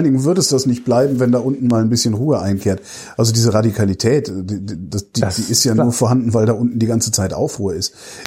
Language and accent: German; Palestine; Also ich bin Palästinenser, es ist nicht meine Schuld, dass ihr die da hingesetzt habt.